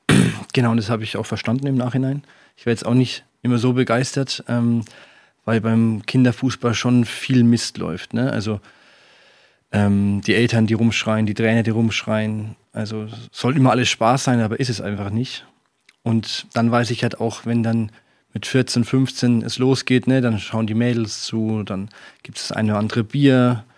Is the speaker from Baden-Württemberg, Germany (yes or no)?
no; Bamberg, Bavaria, Germany; Und ich war in der Nähe von meiner Heimatgemeinde in Bamberg.